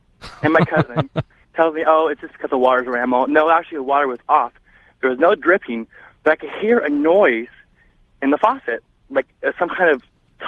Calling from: Portland, Oregon, United States; I'm calling from Portland, Oregon.

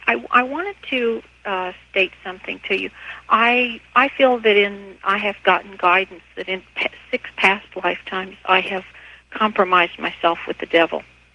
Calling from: Seattle, Washington, United States; Hi, I'm calling from Seattle area.

